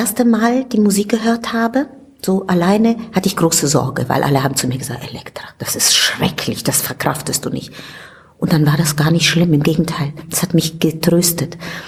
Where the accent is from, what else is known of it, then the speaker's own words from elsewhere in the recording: Italy; ich komme aus Italien und ich bin mit … aufgewachsen